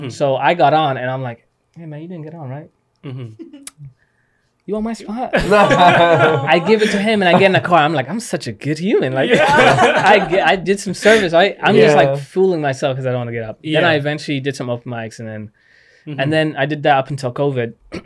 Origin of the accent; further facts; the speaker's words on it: Qatar; No, because I grew up overseas. I grew up in Qatar.